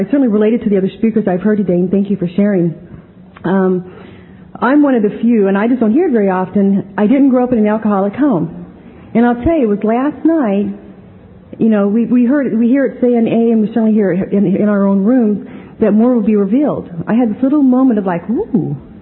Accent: California, United States; I grew up in a stone's throw away from here, born and raised in Imperial Valley.

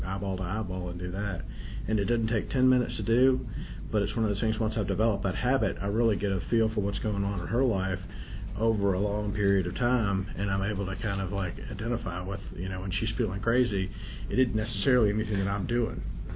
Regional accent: Memphis, Tennessee, United States; from Memphis, Tennessee, sex lover.

